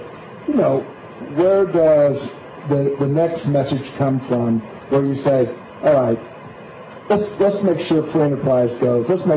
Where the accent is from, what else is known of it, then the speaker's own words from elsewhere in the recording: Texas, United States; And I'm from Texas, but I'm just saying I think that dysfunctional party.